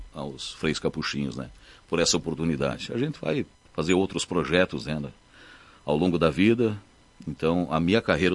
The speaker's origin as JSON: {"language": "Portuguese", "town": "Vacaria", "region": "Rio Grande do Sul", "country": "Brazil", "tie": "born or raised there", "lives_now": "Caxias do Sul, Brazil", "said": "eu sou vacariano, vim de Vacaria, estou morando em Caxias do Sul há mais de 20 anos."}